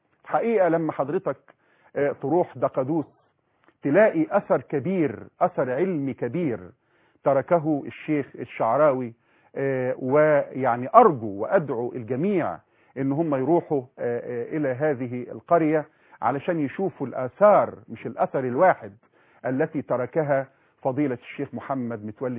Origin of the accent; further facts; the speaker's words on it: Egypt; بنسميها احنا كمصريين